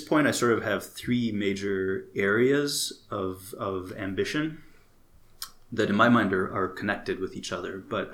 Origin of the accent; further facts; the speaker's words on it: Minneapolis, Minnesota, United States; So I really consider the Twin Cities, especially Minneapolis, to be my hometown, if anywhere is.